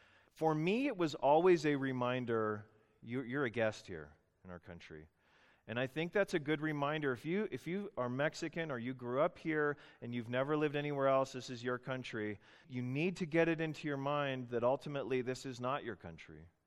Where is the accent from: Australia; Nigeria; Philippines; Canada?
Canada; now in United States; And I, being the Canadian, my English was better. Still didn't speak total U.S. English at that point.